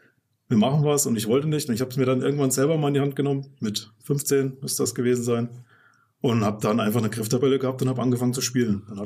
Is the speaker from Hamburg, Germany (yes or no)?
no; Thuringia, Germany; now in Fulda, Germany; Obwohl meine Frau auch aus Südthüringen ist, also wir kommen beide quasi aus der Gegend, aber uns hat es dann halt hierher verschlagen.